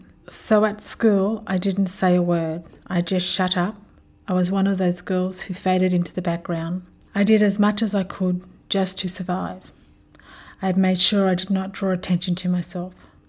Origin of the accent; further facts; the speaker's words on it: Ulladulla, New South Wales, Australia; also born or lived in Narooma; My father then came back and took us to live with him and our stepmother in Ulladulla, where I grew up.